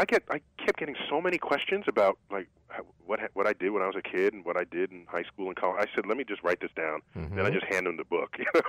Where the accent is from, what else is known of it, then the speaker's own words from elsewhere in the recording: New York City, New York, United States; Yeah, I mean, I'm a city kid. In fact, I grew up in New York City, where the night sky, like I said, is a kind of a rare commodity.